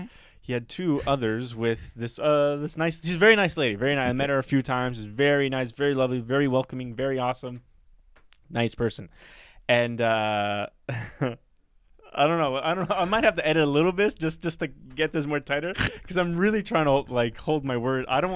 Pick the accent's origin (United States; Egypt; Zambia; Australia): Egypt; Alexandria, Alexandria Governorate; So this is not a shock, but a revelation that I am actually from Alexandria. I have roots in Alexandria.